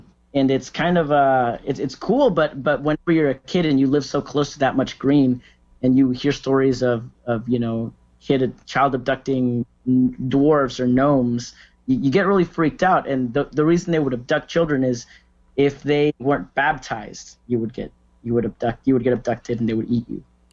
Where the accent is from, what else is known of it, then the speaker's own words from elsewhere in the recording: Mexico; also born or lived in Mexico City / Michoacán / Veracruz; I grew up in Mexico in a number of places, Mexico City, Michoacan